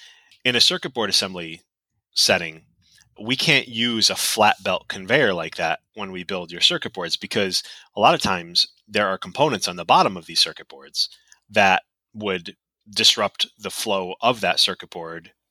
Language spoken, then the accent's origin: English; Northeast, United States; For me, that is hot, you know, growing up in the Northeast.